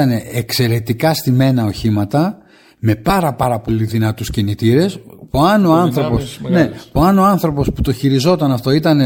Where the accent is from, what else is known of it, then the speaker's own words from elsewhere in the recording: Kleitoria, Western Greece, Greece; Όταν ήμουνα στα μέρη μου, στην Κλειτορία, εκεί στα Καλάβρητα